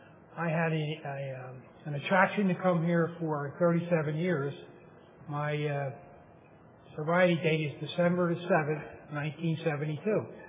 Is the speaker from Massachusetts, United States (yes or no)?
no; Philadelphia, Pennsylvania, United States; I'm also from Philadelphia.